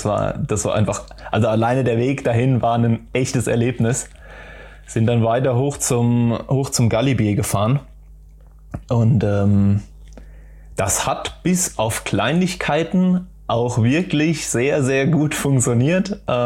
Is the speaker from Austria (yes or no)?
no; Darmstadt, Hesse, Germany; Also ich komme aus Darmstadt, das ist ja nur 30 Kilometer weit weg.